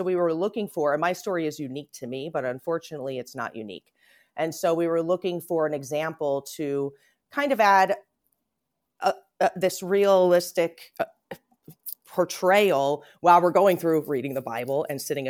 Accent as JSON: {"language": "English", "country": "United States", "said": "would really hinder my well-being as an American."}